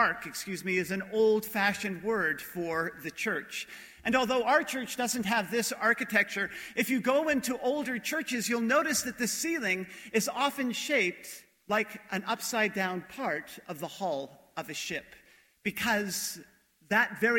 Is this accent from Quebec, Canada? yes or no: yes; Montreal, Quebec, Canada; I was from Montreal. I sang in an Anglican church choir that had that wonderful Anglican church music tradition.